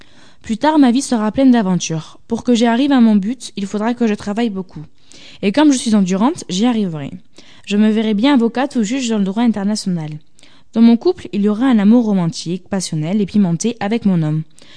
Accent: Bordeaux, Nouvelle-Aquitaine, France; born there; j'ai 13 ans. Je suis née à Bordeaux. Je vis à Senon-Palmer.

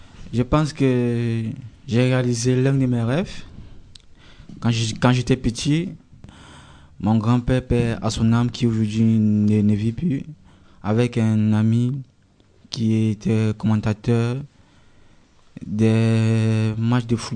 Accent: Cameroon; parce que chez nous au Cameroun, les femmes encore subissent de l'inégalité.

